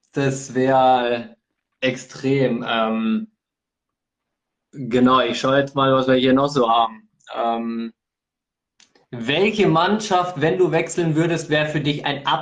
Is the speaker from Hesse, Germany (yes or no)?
no; Fürstenfeldbruck, Bavaria, Germany; ich bin selber aus Oberbayern. Also ich bin aufgewachsen in der Nähe von Fürstenfeldbruck. Und jetzt wohne ich in der Nähe vom Starnberger See.